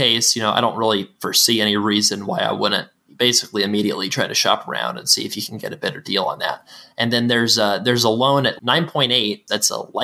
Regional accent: Florida, United States; I grew up in a small town in the Florida Panhandle

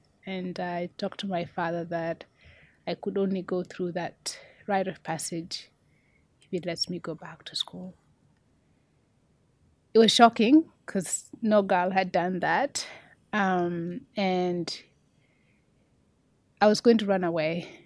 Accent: Enosain, Narok County, Kenya; I come from a small village in Kenya. It's called Enosain. It's near the Maasai Mara for those who travel to Kenya. I come from the Maasai people. Very traditional.

